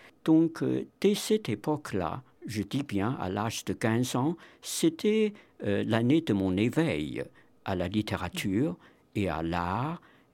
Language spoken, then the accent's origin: French; China; moved away as an adult; Parce que j'ai quitté la Chine dans des conditions un peu imprévues. À ce moment-là, j'étais un jeune homme de 19 ans et demi.